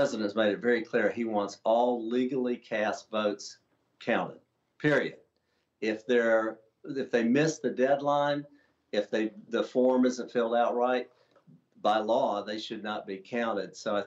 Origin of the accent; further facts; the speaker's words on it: Savannah, Georgia, United States; Listen, I am on the ground. This is my home city, Savannah, Georgia.